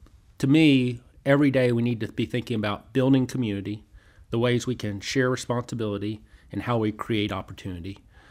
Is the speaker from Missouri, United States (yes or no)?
no; Chattanooga, Tennessee, United States; I grew up here in Chattanooga.